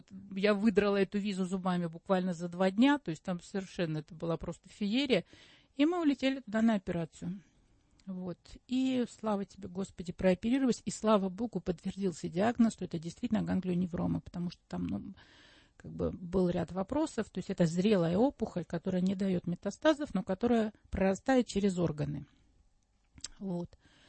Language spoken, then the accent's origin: Russian; Kharkiv, Kharkiv Oblast, Ukraine; moved away as an adult; now in Moscow, Russia; я сама из понаехавших, собственно говоря, я закончила институт в Харькове, я сама из Харькова, закончила в Харькове институт общественного питания, и когда мне был 21 год, я понаехала в Москву. Как раз, по-моему, в 90-м, да.